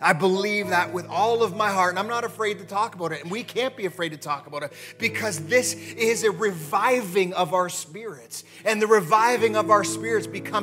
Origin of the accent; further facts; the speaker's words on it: Canada; Listen, as a Canadian, I'm looking at the United States right now